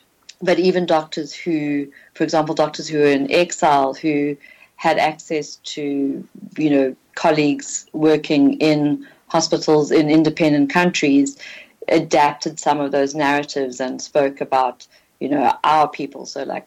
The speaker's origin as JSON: {"language": "English", "country": "South Africa", "said": "So as a South African, I'm not going to use the term non-white because that has very specific apartheid connotations."}